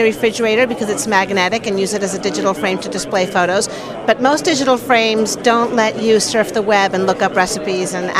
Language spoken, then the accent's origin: English; Mexico City, Mexico; I'm from Mexico City.